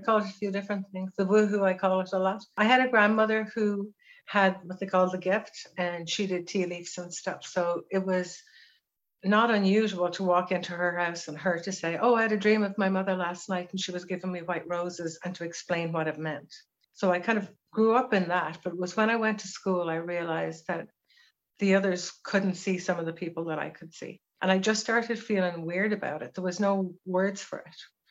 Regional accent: Ireland; because I'm Irish, we grew up in school being trained in, and we didn't even realize, being taught a lot of Celtic mythology and Celtic teachings, along with the Catholic stuff.

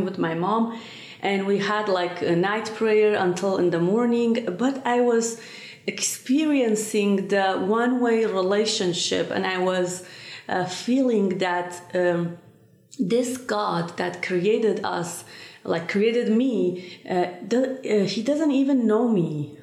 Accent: Sanandaj, Kurdistan, Iran; English is a second language; I was born in a family in Sanandaj, Kurdistan, the part of Iran. And so I was Muslim, Sunni Muslim.

